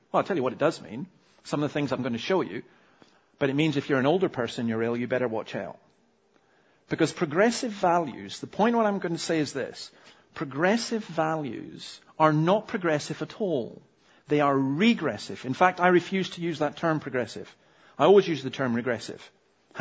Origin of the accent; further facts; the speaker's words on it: Scotland, United Kingdom; Maybe it's because I'm a Scottish Calvinist, but I used to have a poster that I loved.